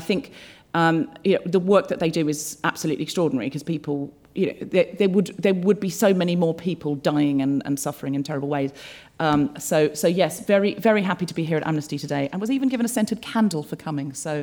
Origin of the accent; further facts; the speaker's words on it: Australia; I was brought up in Australia. I know I don't sound especially Australian, but I read a lot of Enid Blyton as a child and I picked up the accent from the books. I was born in Brisbane